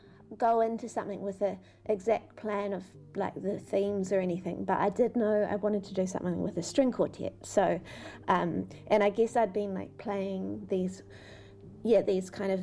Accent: Waikuku, Canterbury, New Zealand; But I grew up in Waikuku, which is down south, and I can see the ocean from our house.

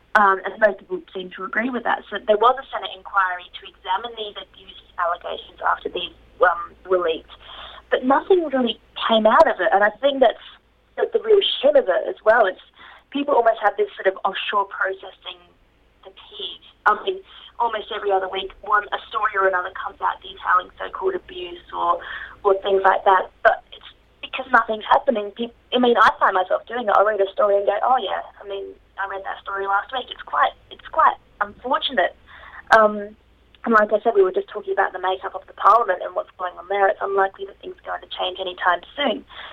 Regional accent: Australia; We're a great country, honestly. Come visit. It's not that bad.

